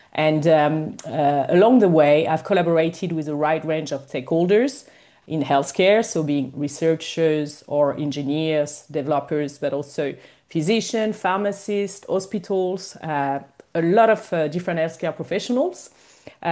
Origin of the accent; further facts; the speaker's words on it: Paris, Île-de-France, France; English is a second language; we are based in Paris, and I was born and raised in Paris myself.